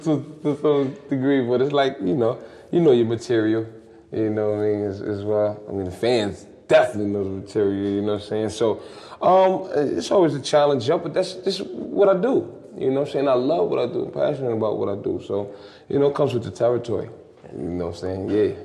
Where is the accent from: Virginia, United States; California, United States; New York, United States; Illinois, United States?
New York, United States; Harlem; Cypher was just always prevalent growing up in Harlem.